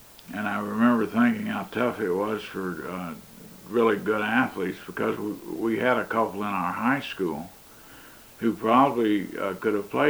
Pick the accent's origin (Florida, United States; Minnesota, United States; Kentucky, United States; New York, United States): Kentucky, United States; Corbin; Well, I think growing up in Corbin, even though it was a racist environment, it was not like growing up in the Klan or something like that.